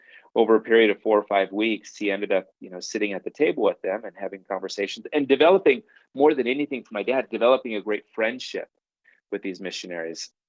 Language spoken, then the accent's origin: English; Minneapolis, Minnesota, United States; Yeah, born and raised in the Minneapolis, or I was born in Minneapolis and raised in the Minneapolis metro area.